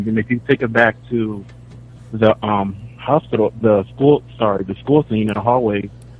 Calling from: San Diego, California, United States; from San Diego.

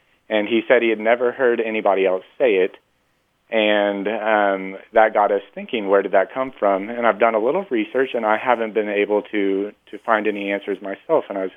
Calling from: Denton, Texas, United States; I'm calling from Denton, Texas.

